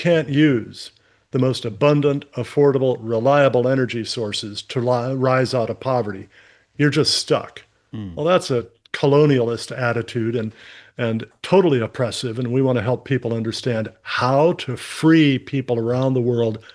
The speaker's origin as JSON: {"language": "English", "country": "United States", "said": "And you know, from my perspective as an American, we live in a very wealthy country."}